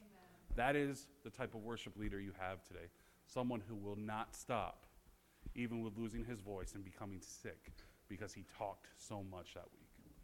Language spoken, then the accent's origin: English; Michigan, United States; But anyways, I'm a huge Michigan State football fan. I am from Michigan, along with Pastor Jason.